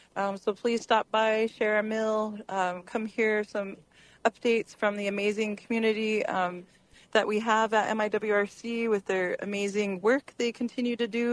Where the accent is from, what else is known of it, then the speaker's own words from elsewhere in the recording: United States; because we know, as unfortunately as American Indian peoples, we have short life expectancies.